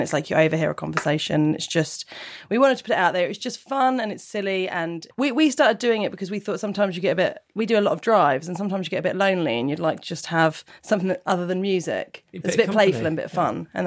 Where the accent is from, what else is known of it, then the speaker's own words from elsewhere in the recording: Portsmouth, South East England, United Kingdom; I come from Portsmouth.